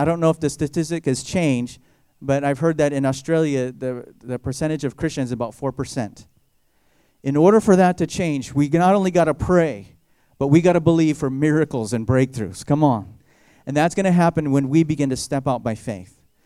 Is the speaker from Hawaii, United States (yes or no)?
yes; Koloa, Hawaii, United States; I grew up in Hawaii. I grew up in a small little town called Kaloa. Anybody heard of Kaloa? No, because it's so small, nobody knows of Kaloa.